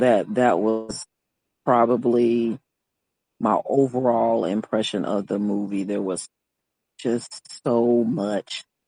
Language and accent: English; the South, United States; I am from the South myself, born and raised, because I was raised up in the church